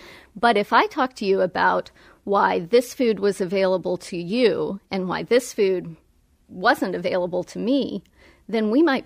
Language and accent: English; Appalachia, United States; I'm originally from Appalachia, so it's part of the South, but it's a part of the South that isn't always connected, isn't always counted.